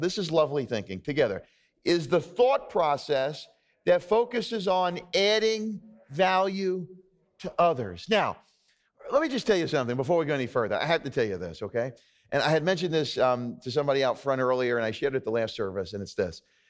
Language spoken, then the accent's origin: English; New York, United States; I go, well, I'm from New York. I'm not used to that.